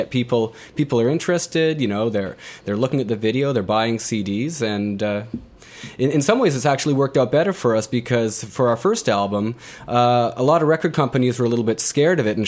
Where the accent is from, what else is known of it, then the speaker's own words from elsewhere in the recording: Canada; I'm a Canadian